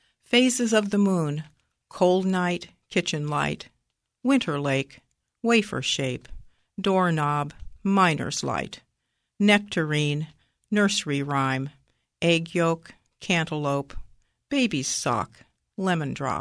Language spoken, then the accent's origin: English; Troy, Ohio, United States; I'm from Troy, Ohio